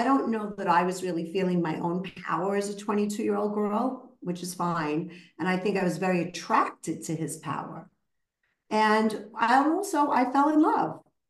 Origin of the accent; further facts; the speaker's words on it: Brooklyn, New York, United States; Even though I'm a strong girl, I'm from Brooklyn, but I couldn't match his rage.